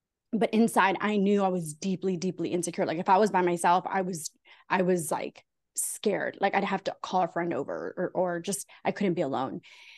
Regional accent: California, United States; now in Southern California, United States; So I'm a Latina, I'm Mexican American, I'm a 43 year old woman, single mom living in Southern California. You and I live really close to each other. And I grew up with immigrant parents here in Southern California.

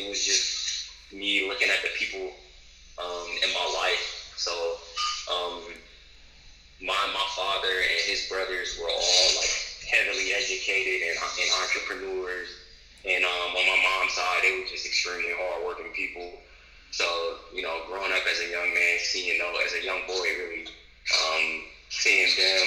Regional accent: Chicago, Illinois, United States; now in New York City, United States; West Side. Was born on the South Side, then moved to the West Side, and then after

